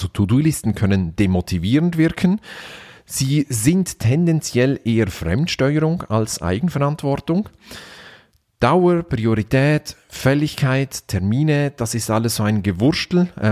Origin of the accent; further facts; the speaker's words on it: Switzerland; das entspricht auch meinem Naturell als Schweizer. Wir sind ja immer schön neutral.